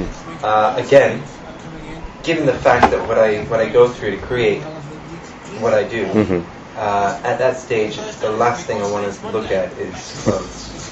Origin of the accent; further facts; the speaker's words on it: Canada; now in London, United Kingdom; No, I grew up in Montreal, in Toronto, Canada.